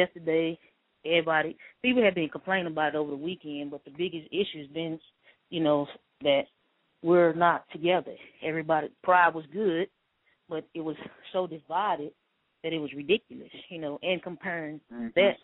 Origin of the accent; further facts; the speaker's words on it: Dallas, Texas, United States; growing up in Dallas for me, it was you see the femme on femme or the stud in femme.